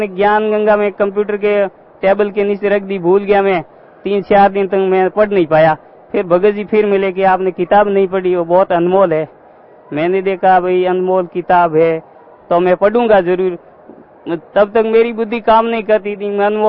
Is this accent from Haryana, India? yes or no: no; Barmer, Rajasthan, India; मैं बाड़मेर राजस्थान से आया हूँ